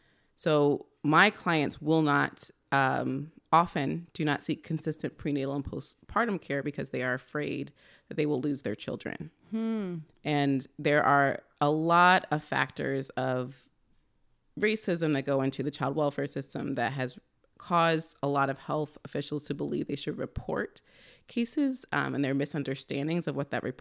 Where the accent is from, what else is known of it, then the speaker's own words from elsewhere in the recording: Baltimore, Maryland, United States; now in New York, United States; So I am all the way from New York, but I'm really from Baltimore.